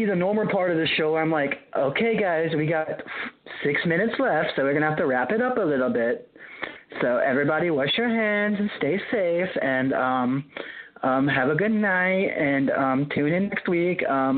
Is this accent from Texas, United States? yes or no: no; Arizona, United States; I mean, I grew up in Arizona where it was a mix of different races everywhere